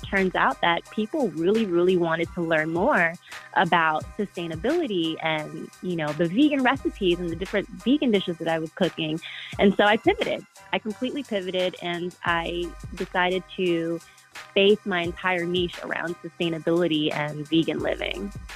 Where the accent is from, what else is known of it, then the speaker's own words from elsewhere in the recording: Atlanta, Georgia, United States; I'm from ATL. I'm from Atlanta.